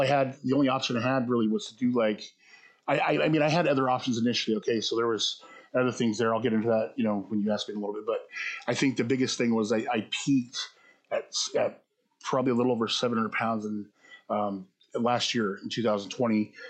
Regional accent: Beaverton, Oregon, United States; At a hospital, but I was raised in the west side, the metro area, which is like Beaverton, Hillsborough, Tigard area.

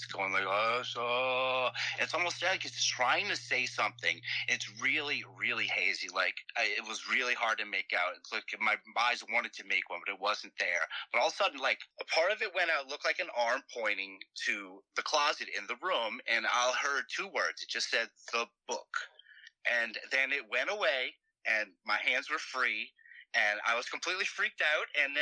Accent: New Orleans, Louisiana, United States; This was in New Orleans. I'm from New Orleans originally.

